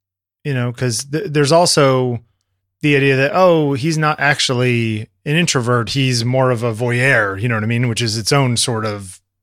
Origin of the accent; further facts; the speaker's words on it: United States; I would never say that, Jeffrey. I'm an American.